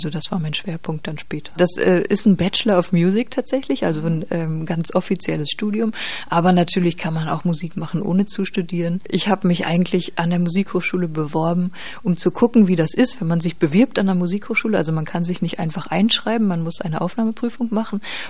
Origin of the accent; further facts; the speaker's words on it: North Rhine-Westphalia, Germany; Und ich komme aus Ostwestfalen, wo das Platt schon wieder ganz anders ist.